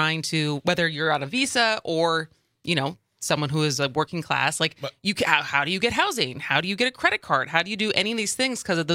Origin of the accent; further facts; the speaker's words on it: Madison, Wisconsin, United States; It is especially bad in Madison, though. I grew up in Madison, yeah, yeah.